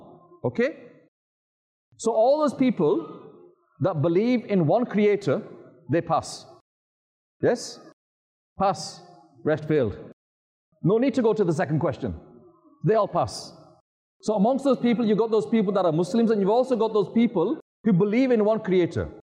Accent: North West England, United Kingdom; In my hometown, in England, near Manchester

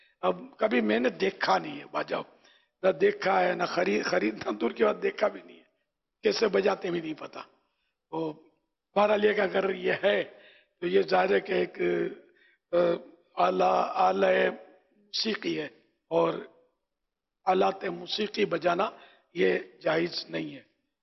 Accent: Karachi, Sindh, Pakistan; born there; میں بھی اصل نسلن پاکستانی, میرے ماں باپ ہجرت کر کے آئے تھے, لیکن میں پاکستان کراچی میں پیدا ہوں. میرا مولد جو ہے یہ کراچی ہے

